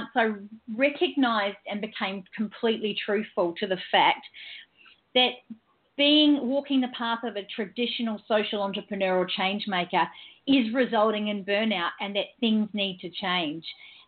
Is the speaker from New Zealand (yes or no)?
yes; New Zealand; also born or lived in Tonga; I was brought up in New Zealand, and I spent a lot of my childhood in Tonga and around the Pacific Islands